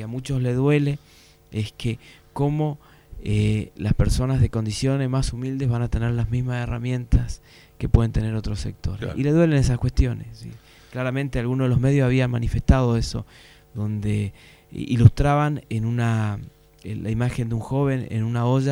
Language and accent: Spanish; Garupá, Misiones, Argentina; fue en la provincia de Misiones, y fue en mi pueblo, fue en Garupán